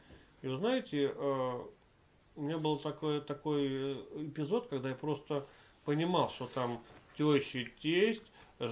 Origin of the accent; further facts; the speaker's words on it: Moscow, Russia; вы знаете, я вот из Москвы